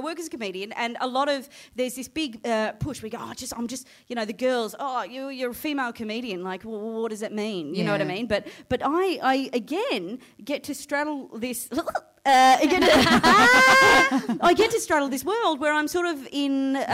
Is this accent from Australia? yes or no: yes; Port Adelaide, South Australia, Australia; I'm from Port Adelaide, whatever.